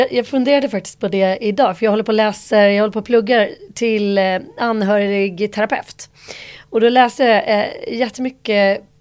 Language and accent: Swedish; Nacka, Stockholm County, Sweden; Jag är uppvuxen i Stockholm här. I Nacka faktiskt. Mestadels.